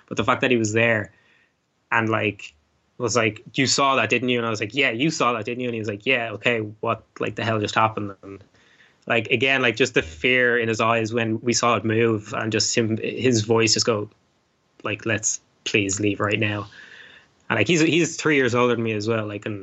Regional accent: Ireland; because I was raised here in Ireland

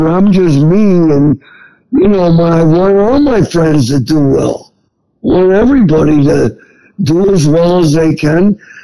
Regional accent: New York, United States; now in Florida, United States; You know, people accuse me, because I'm from New York State, of moving here because it's political.

